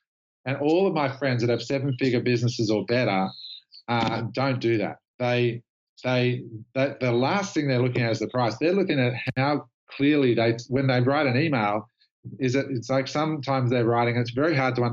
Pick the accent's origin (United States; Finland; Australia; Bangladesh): Australia; as an Australian